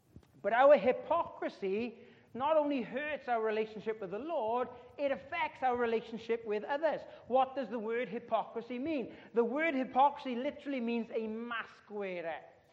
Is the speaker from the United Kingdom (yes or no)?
yes; United Kingdom; I mean, we're British, we queue for everything.